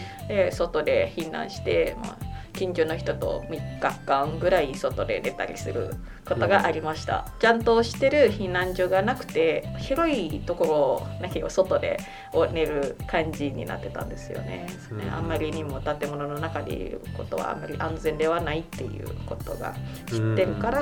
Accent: West Sumatra, Indonesia; Japanese is a second language; 私は西スマトラの出身です。

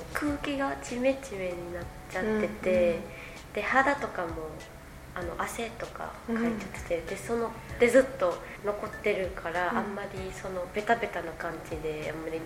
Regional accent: Vietnam; Japanese is a second language; ベトナムは雨たくさん降ります。

